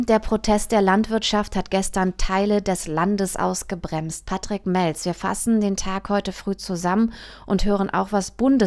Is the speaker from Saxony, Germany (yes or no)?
no; Tecklenburg, North Rhine-Westphalia, Germany; Und dieses Mal stellen wir meinen Heimatort Tecklenburg vor. Der Kneippkurort hat 4 Ortsteile mit tollen Highlights. Der Ort liegt am Bergrücken des Teutoburger Waldes.